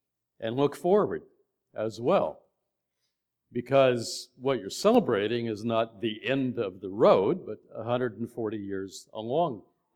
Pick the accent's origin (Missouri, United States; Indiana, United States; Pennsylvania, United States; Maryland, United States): Indiana, United States; now in Canada; Been in Canada for 40 years. But like … we grew up in the middle of Indiana.